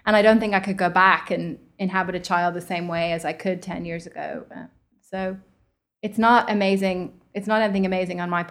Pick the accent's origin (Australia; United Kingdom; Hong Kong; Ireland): Ireland; spent my whole adult life in the US now. So I'd love to write a book where, you know, if you picked it up and you hadn't read my bio, you wouldn't know I was from Ireland.